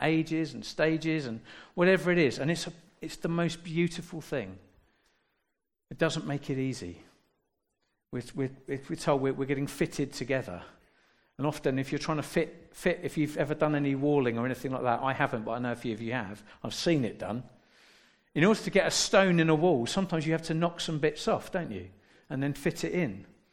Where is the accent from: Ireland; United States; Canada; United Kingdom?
United Kingdom; London; I mean, I grew up in South London.